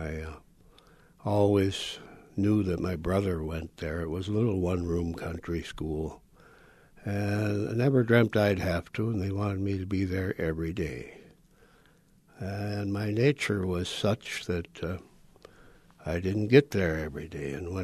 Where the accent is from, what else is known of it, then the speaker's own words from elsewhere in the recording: Wisconsin, United States; I grew up in Buffalo County, Wisconsin. Buffalo County, Wisconsin is a very, very rural and lightly populated, to say the least, county.